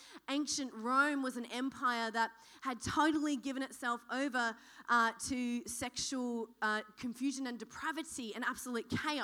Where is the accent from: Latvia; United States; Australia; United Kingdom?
Australia; Western Australia; moved away; All right, so I'm actually born and bred in Western Australia. I've been over here for 15 years, but in Western Australia, nobody cares about rugby.